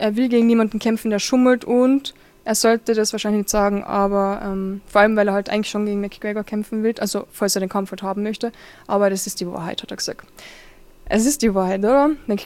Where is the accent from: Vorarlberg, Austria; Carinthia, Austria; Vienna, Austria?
Carinthia, Austria; ja, ich komme aus Kärnten.